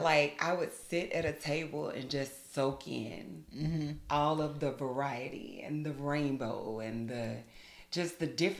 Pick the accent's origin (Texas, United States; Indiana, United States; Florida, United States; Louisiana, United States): Texas, United States; Navasota; because honestly, growing up in Navasota, slim to none.